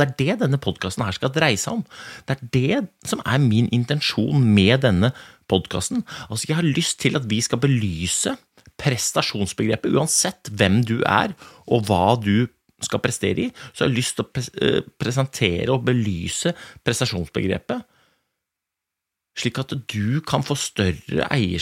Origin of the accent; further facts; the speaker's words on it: Groruddalen, Oslo, Norway; now in Lillehammer, Norway; det jo en gutt fra Groruddalen jeg født og oppvokst I Groruddalen jeg bor nå på Lillehammer